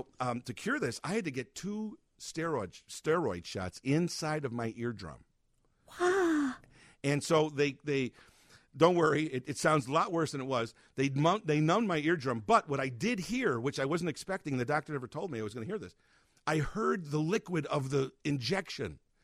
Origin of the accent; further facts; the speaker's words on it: Chicago, Illinois, United States; there was a place at Six Corners in the Northwest Side where I grew up called Keys on Cicero and Irving in Milwaukee right there.